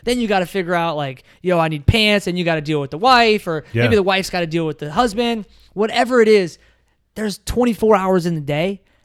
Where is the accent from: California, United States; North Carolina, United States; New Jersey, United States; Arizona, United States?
Arizona, United States; Phoenix; And I grew up in West Phoenix, inner city.